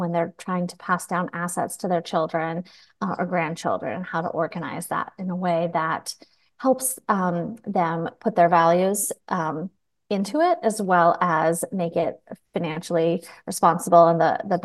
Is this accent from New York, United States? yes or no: no; Massachusetts, United States; And so born and raised in Massachusetts, so very love the topic of your podcast.